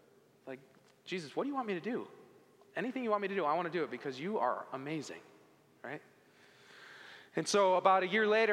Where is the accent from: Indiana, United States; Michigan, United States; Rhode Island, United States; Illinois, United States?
Michigan, United States; Ann Arbor; So even in this incredible environment, growing up in Ann Arbor with all this faith and all these people